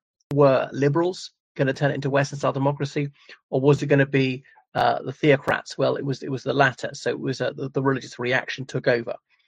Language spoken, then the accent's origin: English; Ireland; from Ireland.